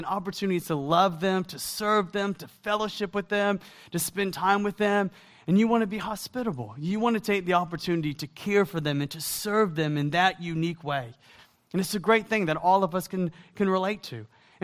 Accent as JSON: {"language": "English", "region": "Georgia", "country": "United States", "tie": "born or raised there", "accent": "Southern", "said": "I was raised in the South, and my accent is not a Wisconsin accent. It actually is from the South. And so I was born and raised in Georgia."}